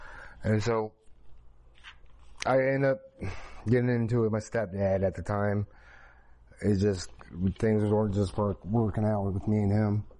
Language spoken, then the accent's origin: English; Warsaw, Indiana, United States; also born or lived in Wichita, Kansas; We lived in Kansas until I was about six. And then we moved to Warsaw. We moved to Warsaw, and my dad ended up leaving us.